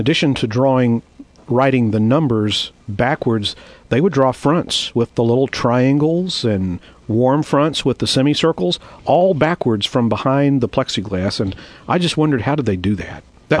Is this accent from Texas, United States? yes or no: yes; Texas, United States; I saw this watching television as a child in my hometown in Texas.